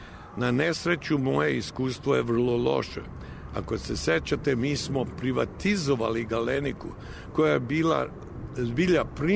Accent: Serbia; ja sam zbilja sretan kao Srbin

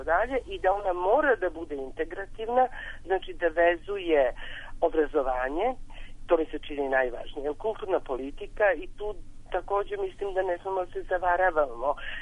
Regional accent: Belgrade, Serbia; ni on ni ja, živeći celu tu svoje detinjstvo provodeći u Beogradu, nikad nismo imali prilike da odemo.

